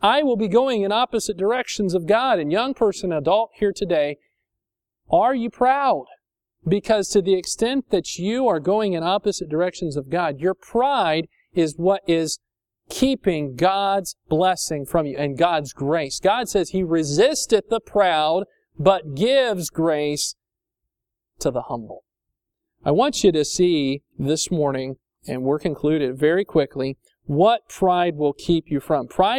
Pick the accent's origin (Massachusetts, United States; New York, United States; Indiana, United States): Indiana, United States; My parents lived in farm area where I grew up in Indiana